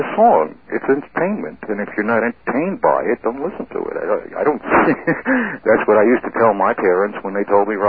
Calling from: Medford, Massachusetts, United States; I'm from Medford.

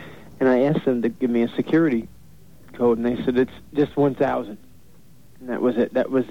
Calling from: New York, United States; Yeah, Long Island, Suffolk County.

